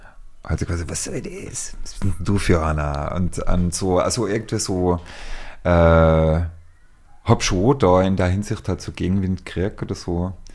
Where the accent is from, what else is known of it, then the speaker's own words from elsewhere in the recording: Tyrol, Austria; ich bin in der Nähe von Kitzbühel aufgewachsen